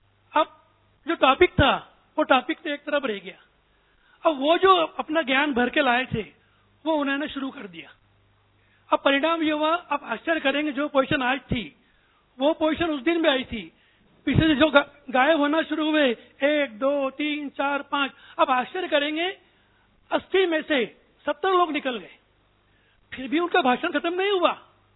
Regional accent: Indore, Madhya Pradesh, India; इंदौर का रहने वाला हूँ।

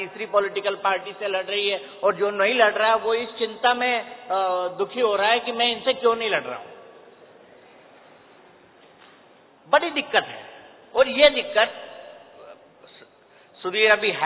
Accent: Madhya Pradesh, India; मैं जहां पर रहता था, जो मेरा गांव था मध्य प्रदेश में

